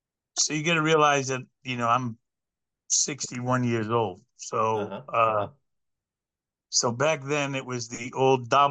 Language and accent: English; Boston, Massachusetts, United States; I grew up in Boston, Massachusetts before I went in the Marine Corps.